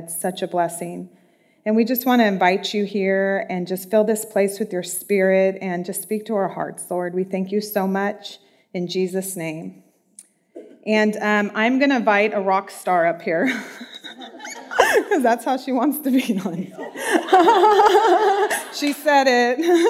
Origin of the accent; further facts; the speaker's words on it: Moreno Valley, California, United States; because I come from Moreno Valley. I go to Calvary Chapel, Moreno Valley, and we've been fellowshipping there for about 11 years, and we love it.